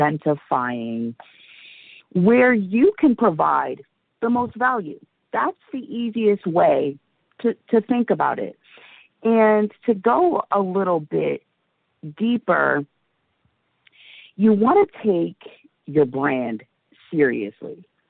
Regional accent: Athens, Ohio, United States; now in Columbus, United States; So I'm a city country girl, born and raised in Athens, Ohio. I was born and raised there and lived there for quite a few years. I actually didn't move to Columbus, Ohio until I was an adult.

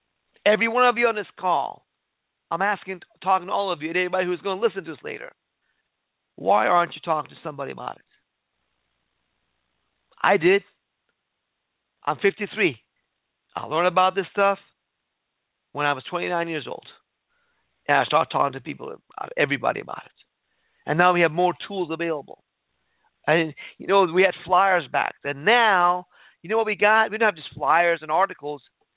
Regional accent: Iran; English is a second language; now in United States; I couldn't speak about this stuff when I grew up in Iran. But in America, we have that right.

